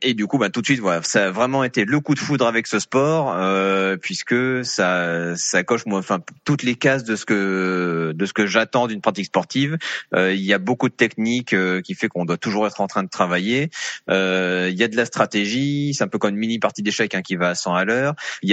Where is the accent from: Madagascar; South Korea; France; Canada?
France; Brittany; now in Clermont-Ferrand, France; Je suis breton d'origine, mais bon, ça fait 17 ans que j'ai posé mes valises à Clermont-Ferrand et j'en suis très heureux. Donc, on pense maintenant, je suis autant auvergnat que breton.